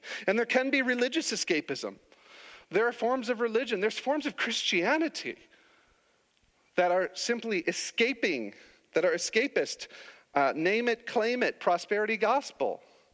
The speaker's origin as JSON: {"language": "English", "country": "United States", "lives_now": "Canada", "said": "I'm American"}